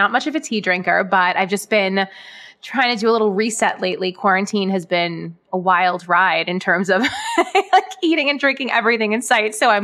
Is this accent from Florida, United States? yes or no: no; Brooklyn, New York, United States; I grew up in Brooklyn, so I am actually a native New Yorker, which is pretty rare. Grew up in Brooklyn, lived there most of my life, and I actually moved into Manhattan about 2.5 years ago, and I now live in the East Village.